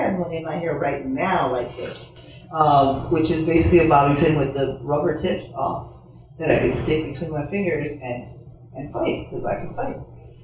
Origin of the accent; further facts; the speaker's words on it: Chicago, Illinois, United States; I'm from Palmer and Kimball, so I see, in the distance, 3-4 houses, a black wrought iron fence that has the side gate open.